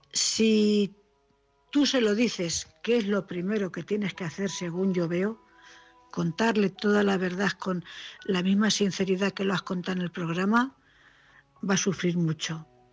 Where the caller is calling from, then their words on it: Cuenca, Castilla-La Mancha, Spain; corresponsal de Cuenca.